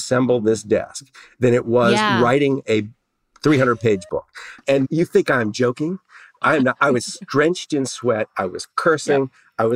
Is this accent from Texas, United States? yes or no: no; New Orleans, Louisiana, United States; So I'm from New Orleans.